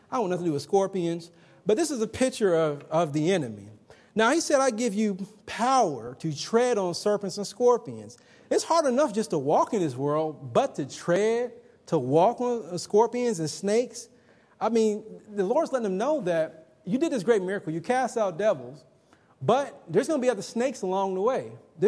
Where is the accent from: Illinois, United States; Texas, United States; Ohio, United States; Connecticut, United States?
Ohio, United States; You remember when I was stationed in Naval Base San Diego? I'm from Ohio.